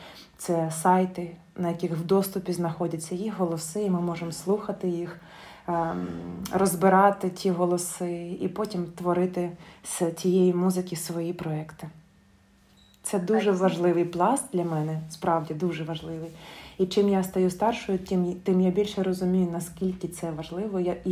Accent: Kharkiv, Kharkiv Oblast, Ukraine; Просто я з Харкова, і, наприклад, те середовище музичне, в якому я виростала, це були явно не українські народні пісні, на жаль. Тобто зрозуміло, що в Харкові там більш було російської навали такої, от тому я виростла на русських піснях.

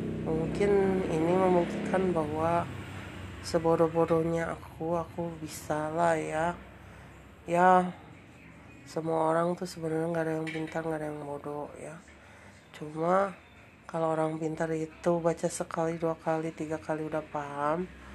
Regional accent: Bogor, West Java, Indonesia; also born or lived in Bandung / Jakarta; Oh iya, Bogor itu memang bukan kota kelahiran saya. Memang saya lahir di Bandung ya, daerah alun-alun dalam kaum.

